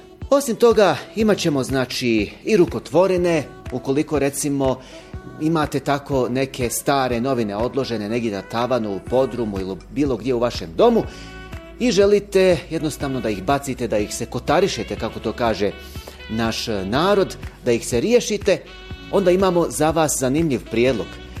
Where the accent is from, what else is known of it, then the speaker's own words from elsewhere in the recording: Bihać, Federation of Bosnia and Herzegovina, Bosnia & Herzegovina; tačnije u moj rodni grad Bihać, znači grad na rijeci Uni